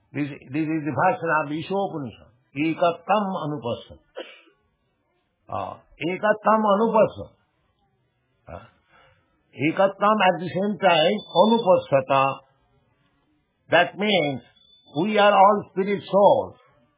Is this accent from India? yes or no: yes; India; When we speak, we are Indian nation, oneness.